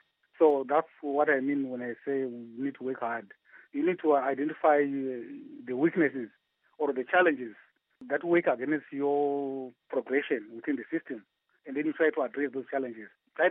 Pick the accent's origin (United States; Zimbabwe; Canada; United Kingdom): Zimbabwe; Mafushingo; You know, I grew up in Mafushingo, in the rural areas.